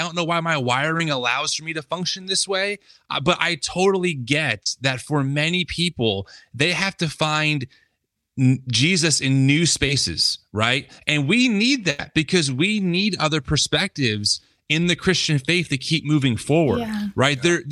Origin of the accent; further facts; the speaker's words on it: New Jersey, United States; I am from New Jersey. We speak very directly.